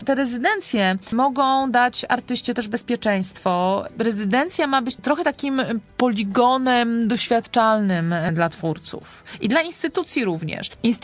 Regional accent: Poznań, Greater Poland Voivodeship, Poland; born there; also born or lived in Wrocław / Kraków / Łódź; Ja mieszkałam wcześniej w wielu miastach, we Wrocławiu, w Krakowie, w Łodzi. Z urodzenia jestem poznanianką

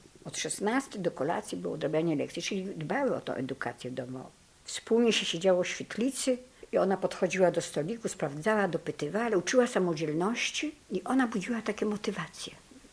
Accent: Volhynia, Ukraine; ja z Wołynia.

